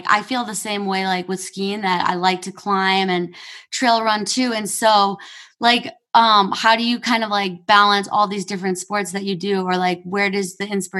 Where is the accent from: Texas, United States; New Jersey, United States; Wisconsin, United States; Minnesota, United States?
Minnesota, United States; and then my older brothers live in the Midwest where I grew up. I grew up in Minnesota.